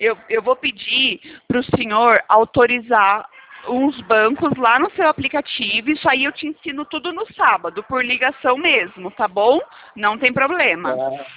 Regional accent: Itatiba, São Paulo, Brazil; eu sou de São Paulo, Itatiba. Interior

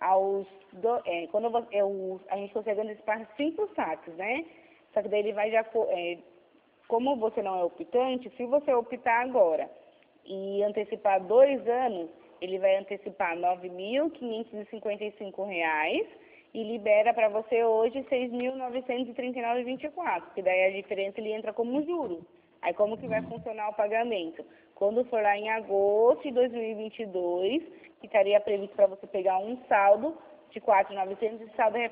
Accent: Sorocaba, São Paulo, Brazil; eu sou do interior de São Paulo, de Sorocaba.

